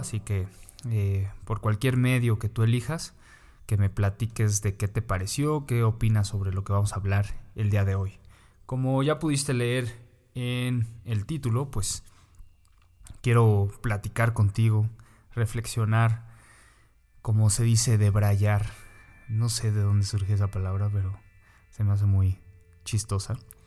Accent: Mexico City, Mexico; soy saxofonista de la Ciudad de México

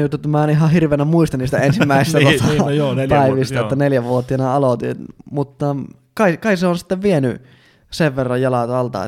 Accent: Iisalmi, North Savo, Finland; ensi kosketus oli itse asiassa ihan täällä kotikulmilla tuossa Palosvuorella Iisalmessa

